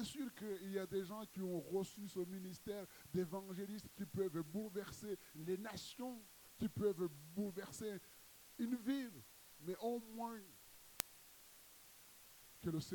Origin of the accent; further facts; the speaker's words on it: Brittany, France; si vous allez en Bretagne, parce que je viens de Bretagne